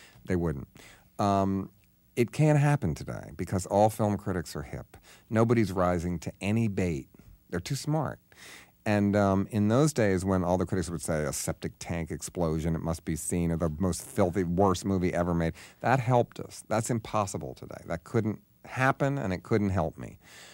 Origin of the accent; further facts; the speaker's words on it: Baltimore, Maryland, United States; They wouldn't even look at my movies because I was from Baltimore.